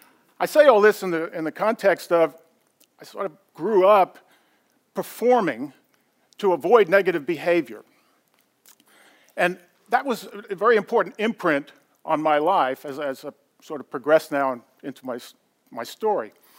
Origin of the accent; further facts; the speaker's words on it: Brooklyn, New York, United States; I grew up in Brooklyn, New York, one of seven children. We were sort of lower middle class, lived in a row house, Sheepshead Bay area